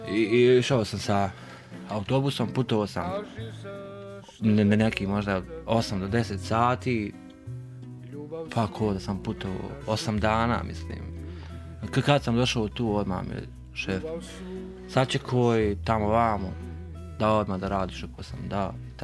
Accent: Zenica, Federation of Bosnia and Herzegovina, Bosnia & Herzegovina; moved away as an adult; now in Slovenia; Ja sam došao iz Bosne i Hercegovine, ali Zenice, 23 godine ima. Tu sam već 8 mjeseci.

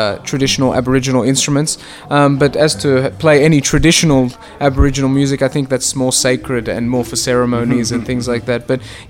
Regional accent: Australia; yeah, my Australian upbringing was great and probably gave me some more opportunities as well, rather than growing up in Egypt.

